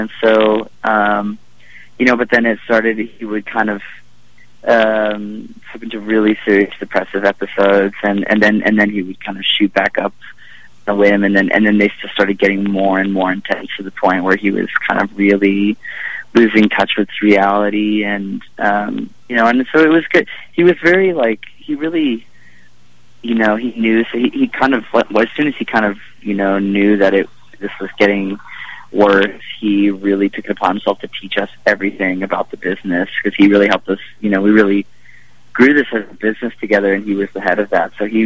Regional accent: Austin, Texas, United States; I mean, Austin, you know, is where I grew up, and that's where, you know, I always was

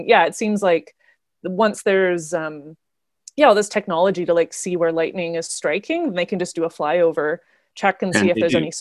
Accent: Vancouver, British Columbia, Canada; And I'm from Vancouver

